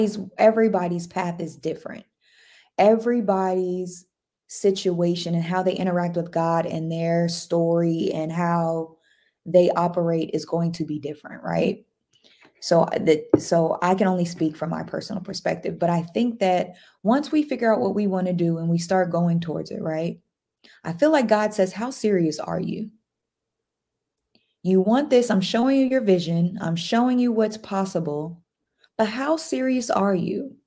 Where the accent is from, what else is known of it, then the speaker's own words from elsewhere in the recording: United States; Like, I don't remember growing up in America and watching other countries like, oh, wow, look, they're innovative.